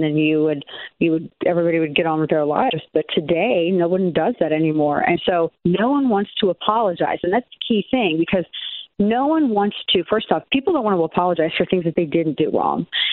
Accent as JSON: {"language": "English", "region": "the Ozarks", "country": "United States", "said": "I'm from the Ozarks, for crying out loud. That's our thing, right?"}